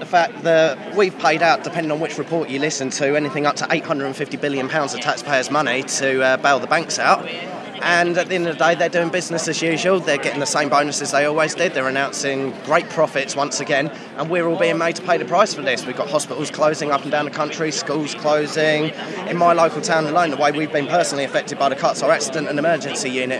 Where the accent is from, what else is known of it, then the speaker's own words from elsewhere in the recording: Hemel Hempstead, East of England, United Kingdom; Hemel Hempstead in Hertfordshire.